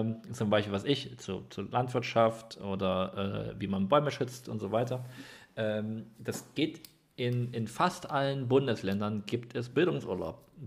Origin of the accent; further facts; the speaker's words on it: Saxony, Germany; Ich bin ja Sachse.